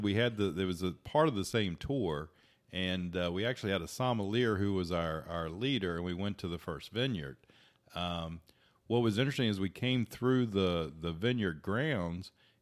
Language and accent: English; West Virginia, United States; and of course we come from West Virginia where running water and outhouses are still not totally a thing of the past